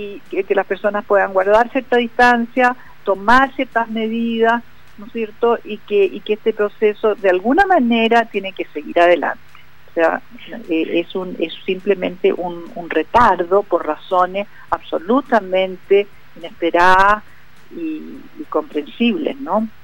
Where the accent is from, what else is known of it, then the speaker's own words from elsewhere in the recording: Chile; hay que confiar que como chilenos tenemos talentos que pueden estar ocultos